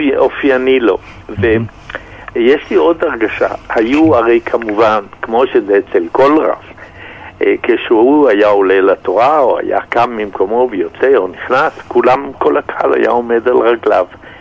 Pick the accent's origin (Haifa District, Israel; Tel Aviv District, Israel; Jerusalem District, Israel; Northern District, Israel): Jerusalem District, Israel; Jerusalem; כשהייתי ילד בשערי חסד בירושלים, שם גרו הוריי